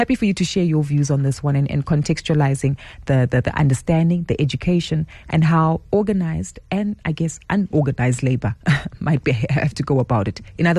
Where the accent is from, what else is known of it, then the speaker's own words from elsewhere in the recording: South Africa; it really helps educate and empower us as South African workers.